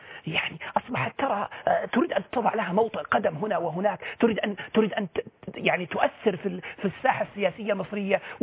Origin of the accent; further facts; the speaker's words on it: Saudi Arabia; ظهر الخطاب أكثر ما ظهر خطاب متصهين عندنا في السعودية وفي الخليج